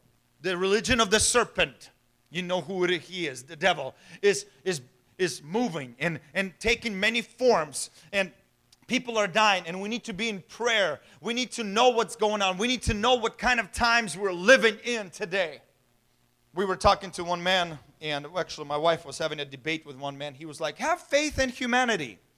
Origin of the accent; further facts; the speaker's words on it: Ukraine; There's war in Ukraine right now, my home country, where I was born.